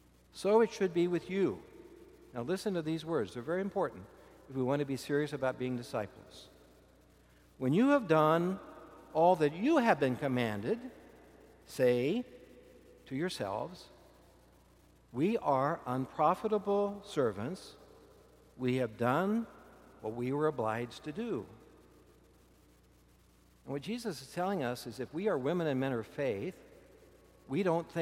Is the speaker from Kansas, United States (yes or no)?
yes; Kansas, United States; It surprised me. I come from Kansas. We have mulberry trees everywhere.